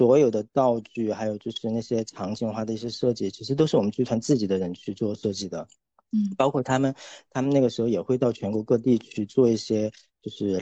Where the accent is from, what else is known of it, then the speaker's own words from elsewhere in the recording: Chongqing, China; 我从小是出生在重庆边上的一个小县城，那个地方叫鬼城，就是《西游记》或者是《白蛇传》里面都会提到的一个地方，就反正就很多妖魔鬼怪的那种地方。然后，对，然后我从小呢就是在剧团长大的